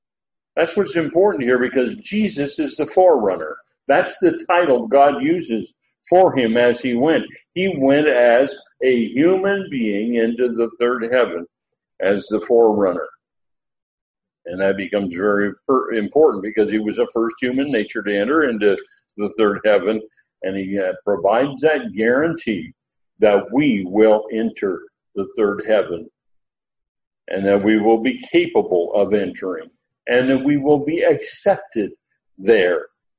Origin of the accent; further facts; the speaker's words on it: California, United States; born there; I was born in Eastern California. And people look at me, what are you talking about, Eastern California? I was born on the east side of the Sierra Nevada Mountains.